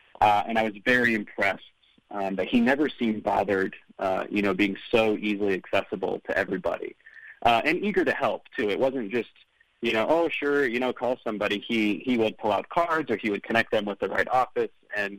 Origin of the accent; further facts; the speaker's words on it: Michigan, United States; growing up in Michigan as a, you know, closeted gay kid